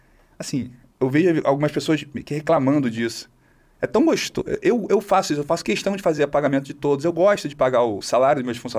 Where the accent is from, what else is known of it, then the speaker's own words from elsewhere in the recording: São Paulo, Brazil; Leve a sério meu comentário porque eu sou paulista.